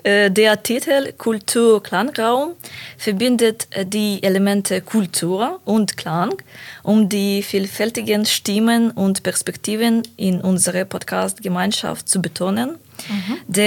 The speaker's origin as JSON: {"language": "German", "country": "Ukraine", "second_language": "German", "moved": "as an adult", "lives_now": "Germany", "said": "ich komme aus der Ukraine und lebe seit 1,5 Jahren in Deutschland."}